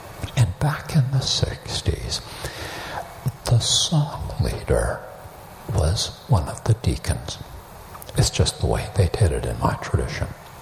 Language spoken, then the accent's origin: English; Canada; now in United States; I was born in Canada, raised initially in Canada, then moved to the United States.